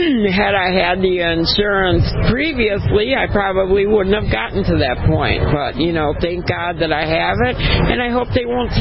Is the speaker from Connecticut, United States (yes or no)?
no; Madison, Wisconsin, United States; I'm from Madison, Wisconsin.